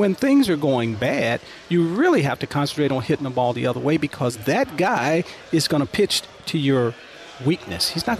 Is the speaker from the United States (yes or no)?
yes; Los Angeles, California, United States; I'm going to tell you. I grew up in Los Angeles, and I had, you know, I had a chance to watch, as Mike Ball slipping in, I had a chance to watch Koufax.